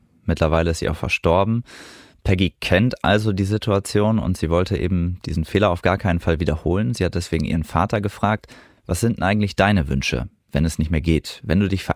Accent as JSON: {"language": "German", "town": "Osnabrück", "region": "Lower Saxony", "country": "Germany", "tie": "born or raised there", "said": "die in etwa so groß ist wie meine Heimatstadt Osnabrück"}